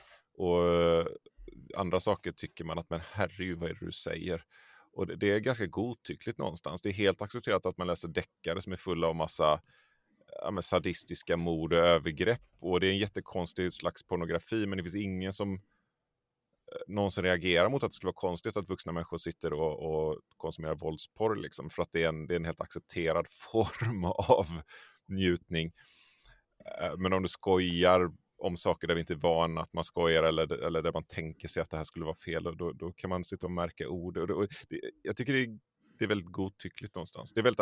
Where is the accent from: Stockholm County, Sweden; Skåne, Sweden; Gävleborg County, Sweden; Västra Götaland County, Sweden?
Västra Götaland County, Sweden; Tollered; also born or lived in Borås; född i Borås, vill jag minnas. Men jag har ingen särskild relation till staden Borås. Jag är uppvuxen i ett litet samhälle som heter Tollered. Som ligger strax en bit utanför Göteborg. Det är liksom pendlingsavstånd till Göteborg. Ganska idylliskt.